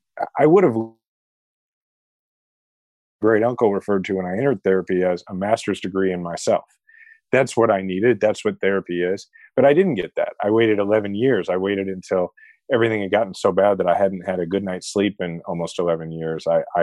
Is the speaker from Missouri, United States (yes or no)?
yes; Kansas City, Missouri, United States; was running for mayor of my hometown, Kansas City.